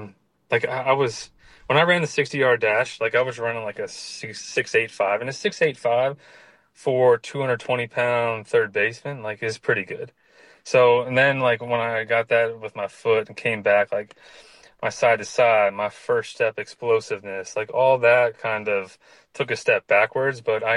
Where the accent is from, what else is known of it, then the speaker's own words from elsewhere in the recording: Pennsylvania, United States; It was just surreal because it happened in Lehigh Valley, which was, right around like my hometown.